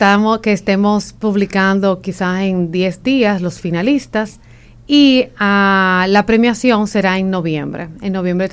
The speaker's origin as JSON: {"language": "Spanish", "country": "Dominican Republic", "said": "como apretados que somos los dominicanos"}